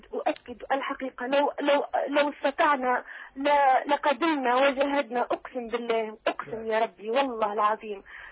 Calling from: Tunisia; سيدي وأود أن أحييكم من تونس.

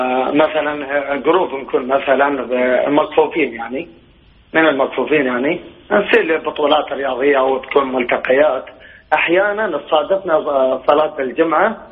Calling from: United Arab Emirates; لك مكان كبير عندنا في الإمارات طبعا.

